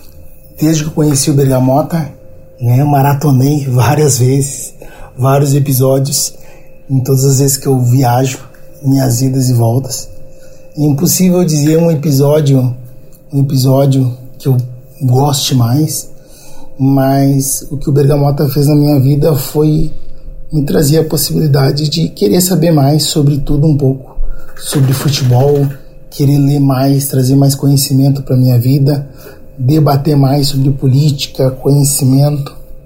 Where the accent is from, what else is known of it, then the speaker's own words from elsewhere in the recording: Canoas, Rio Grande do Sul, Brazil; sou de Canoas, mas eu trabalho em Encruzilhada do Sul, né?